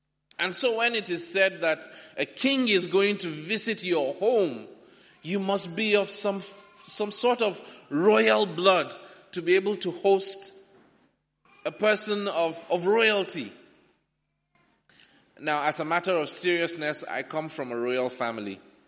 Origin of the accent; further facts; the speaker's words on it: Nigeria; unfortunately for me, I'm from Nigeria